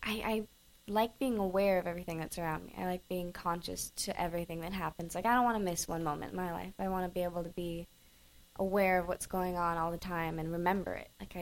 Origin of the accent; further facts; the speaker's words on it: Agoura Hills, California, United States; Yeah, I'm from L.A. I'm from Little Agora, which is out